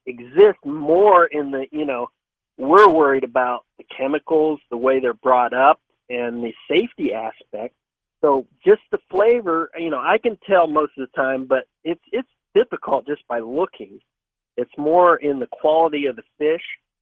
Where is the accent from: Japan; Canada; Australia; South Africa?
Japan; now in United States; I was born and raised in Japan and as a missionary kid, so I speak fluent Japanese.